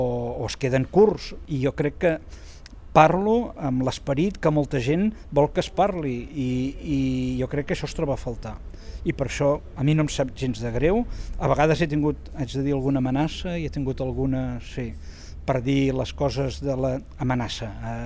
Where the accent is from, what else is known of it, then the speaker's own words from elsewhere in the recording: Barcelona, Catalonia, Spain; perquè jo sóc de Barcelona i assisteixo a tot el que puc del Liceu